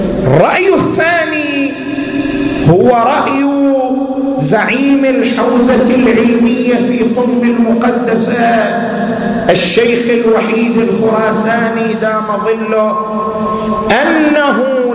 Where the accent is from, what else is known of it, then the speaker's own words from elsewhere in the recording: Qatif, Eastern Province, Saudi Arabia; مثلا يحصل أنه عندنا في القطيف خرج 100 شخص